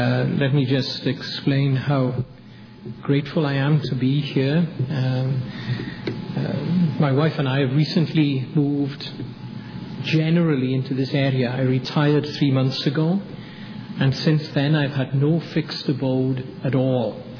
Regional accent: Wales, United Kingdom; now in United States; Obviously from my accent you realize I'm not a native southern dweller, nor am I from North Carolina by birth. But my wife Anne and I are from Wales originally, although I am soon to become a citizen of this country.

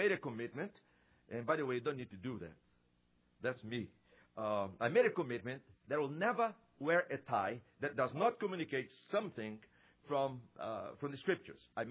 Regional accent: Brazil; English is a second language; Oh, where are you from? I said, I'm from Brazil. And my wife's from the Netherlands.

